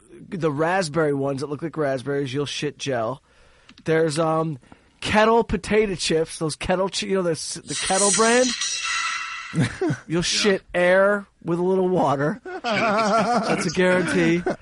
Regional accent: Detroit, Michigan, United States; because I'm from Detroit and we hide shit instead of exploiting everything.

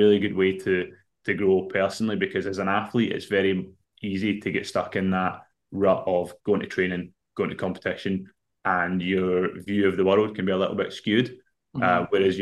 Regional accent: Scotland, United Kingdom

